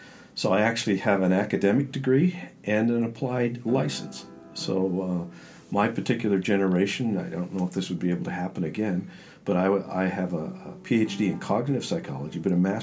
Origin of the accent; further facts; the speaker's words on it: Canada; because I grew up in Canada where the issues are culture.